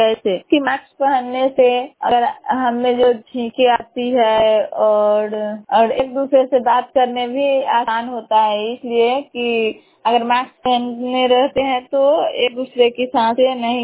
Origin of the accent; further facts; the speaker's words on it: Devghar, India; मैं देवघर पंचायत की रहने वाली हूँ